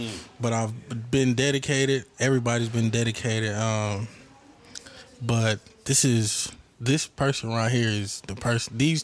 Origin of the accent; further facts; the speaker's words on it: Atlanta, Georgia, United States; So I'm from Atlanta, Georgia.